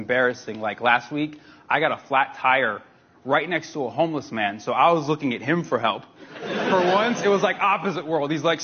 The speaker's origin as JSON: {"language": "English", "town": "San Francisco", "region": "California", "country": "United States", "said": "I'm an open-minded guy. I'm from San Francisco."}